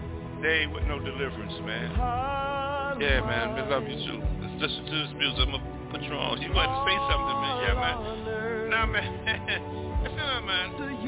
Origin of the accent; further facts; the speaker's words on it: United States; now in Jamaica; I'm not even accepted in my own country, man. I'm an American. I fought for my country.